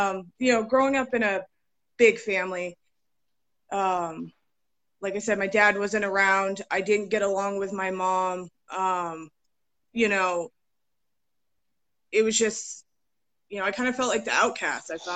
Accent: New Hampshire, United States; also born or lived in Mississippi; Well, I've been born and raised in New Hampshire. I did live down in Mississippi for a little bit. I have a big family. I have 16 siblings

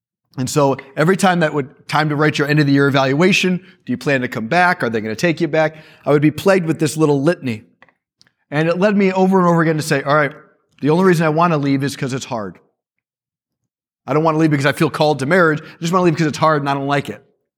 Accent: Chicago, Illinois, United States; born there; So I was born in Chicago. My dad was Jewish. My mom was Catholic.

